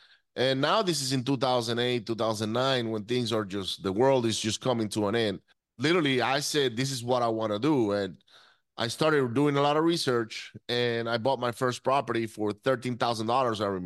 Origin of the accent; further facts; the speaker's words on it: Venezuela; also born or lived in United States; So I grew up in Venezuela. I was born in the U.S. by pure luck. Okay. My father was going to school here in the U.S. with my mother and I just happened to be born here.